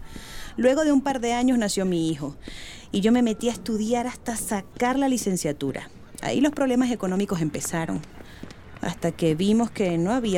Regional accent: Venezuela; moved away; El caso es que nosotros dos salimos de Venezuela

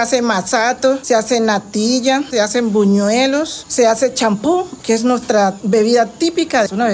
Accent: Arauquita, Arauca, Colombia; also born or lived in Valle del Cauca; Yo soy nacida en el Valle del Cauca, pero soy criada aquí en Arauquita. Imagínense, yo tengo 61 años

